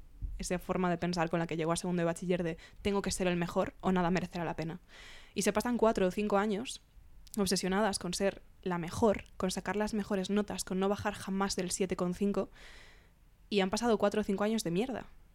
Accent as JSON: {"language": "Spanish", "region": "Galicia", "country": "Spain", "said": "cuando yo llegué en primero, desde Galicia, como bien has dicho, estaba muy sola y no entendía nada"}